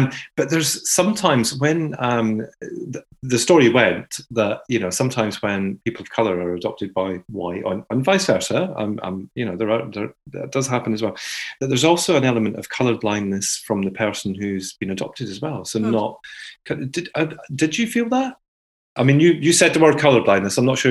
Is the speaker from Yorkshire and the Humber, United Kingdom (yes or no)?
no; Scotland, United Kingdom; as a Scottish person myself, growing up in an area that was, you know, we didn't have any people of colour.